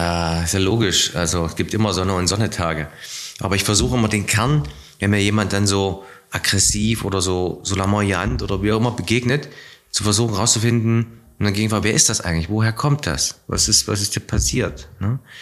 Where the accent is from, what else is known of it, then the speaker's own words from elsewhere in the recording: East Germany, Germany; das war schon enge Grenzen meiner Heimat DDR.